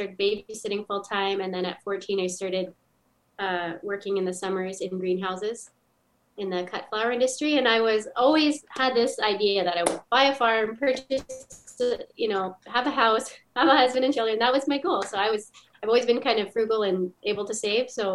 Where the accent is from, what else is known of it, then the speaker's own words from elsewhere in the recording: Mount Bridges, Ontario, Canada; I was born in Strathroy. I grew up outside of that little town in Mount Bridges, which is a wee little hamlet, not even on the map. And we lived in a rural area, but we weren't really farmers.